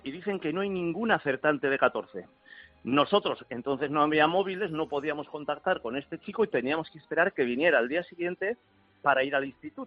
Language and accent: Spanish; Santander, Cantabria, Spain; y nosotros que somos de Santander decidimos poner un 2 en aquella quiniela.